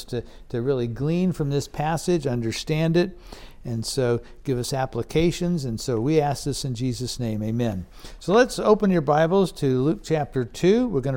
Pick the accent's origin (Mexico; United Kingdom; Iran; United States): Iran; I grew up in Iran